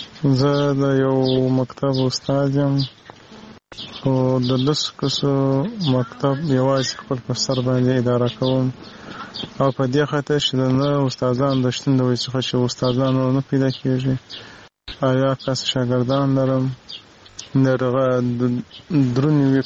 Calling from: Marja, Helmand, Afghanistan; زده هلمند ولایت مرجی میں اړیکه نیولې

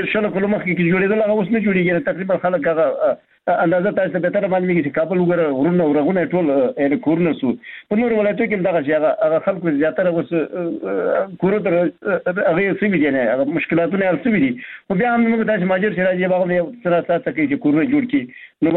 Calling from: Baghlan, Afghanistan; بغلان مې تماس نیولې

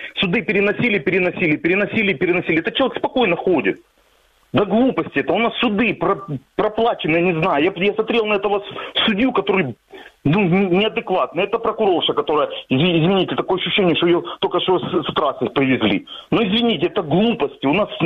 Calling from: Donetsk Oblast, Ukraine; из Донецкой области.

